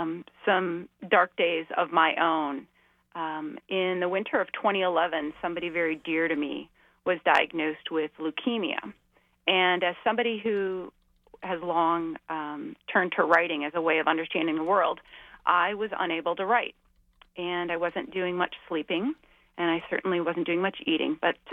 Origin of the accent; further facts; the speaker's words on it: Illinois, United States; I grew up outside of Chicago. I currently live in central Indiana.